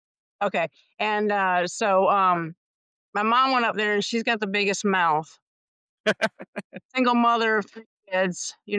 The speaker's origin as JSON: {"language": "English", "town": "Grand Rapids", "region": "Michigan", "country": "United States", "tie": "born or raised there", "said": "I grew up in Grand Rapids, Michigan."}